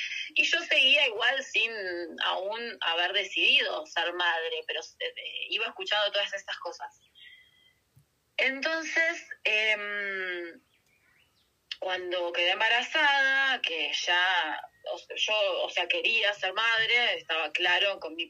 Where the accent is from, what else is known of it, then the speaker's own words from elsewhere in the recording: Junín, Buenos Aires Province, Argentina; now in Jujuy, Argentina; Yo soy de una provincia de Argentina que se llama Provincia de Buenos Aires. Ahí hay una ciudad que se llama Junín. Yo nací ahí, me crié ahí. Pero hace bastante tiempo me vine a vivir al norte de la Argentina, una provincia que se llama Jujuy